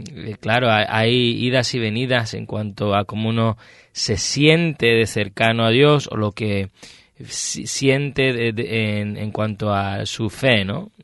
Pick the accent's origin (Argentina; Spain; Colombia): Spain; no muy lejos de donde soy yo en España, en Sierra Morena, que es una división entre Andalucía y el resto de España.